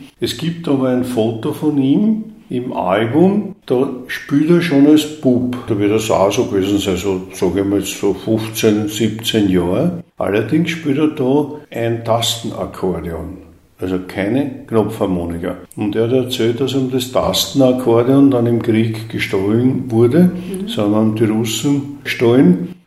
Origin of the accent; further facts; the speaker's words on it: Vienna, Austria; Also wir sind ja großteils bei der Oma aufgewachsen.